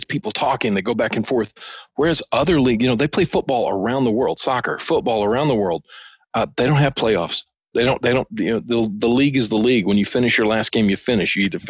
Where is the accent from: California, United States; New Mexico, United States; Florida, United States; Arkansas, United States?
Arkansas, United States; I grew up with that in Arkansas. So we had blue laws.